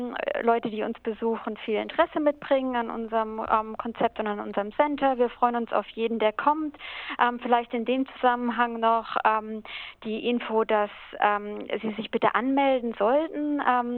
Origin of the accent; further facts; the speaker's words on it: Germany; now in Australia; Also wir sind beide aus Deutschland, aber sind doch inzwischen hier sehr glücklich.